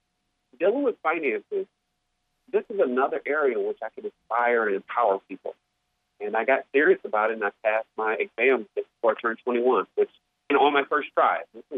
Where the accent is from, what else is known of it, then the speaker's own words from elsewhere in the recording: Kalamazoo, Michigan, United States; I grew up on Kalamazoo's east side, and I was, again, a third grader at Northeastern Elementary.